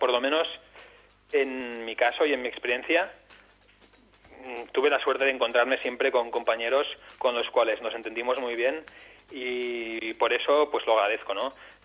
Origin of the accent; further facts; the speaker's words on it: Barcelona, Catalonia, Spain; yo que soy de Barcelona